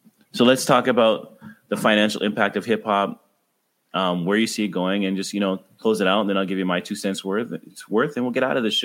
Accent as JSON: {"language": "English", "town": "Ottawa", "region": "Ontario", "country": "Canada", "tie": "born or raised there", "said": "I grew up in Ottawa, Ontario, Canada. And when I was born in the 70s"}